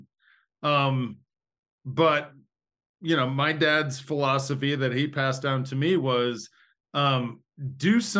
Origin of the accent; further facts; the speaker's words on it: Indiana, United States; now in Colorado, United States; I live in Colorado now. I grew up in Indiana. So Indiana's flat and Colorado has got lots of mountains.